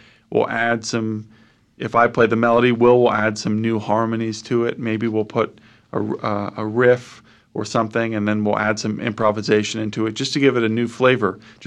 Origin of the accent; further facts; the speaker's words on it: Washington, District of Columbia, United States; we grew up in Washington, D.C., and we were lucky enough to have parents who knew that we were interested in jazz.